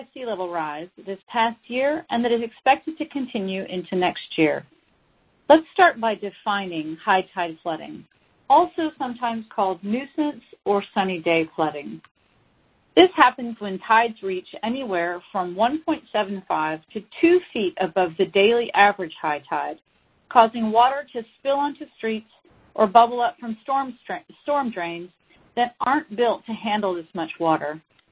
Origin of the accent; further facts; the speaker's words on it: Texas, United States; In my home state of Texas